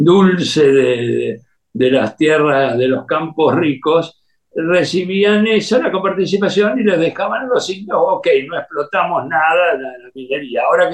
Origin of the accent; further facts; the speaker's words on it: Argentina; como siempre somos los argentinos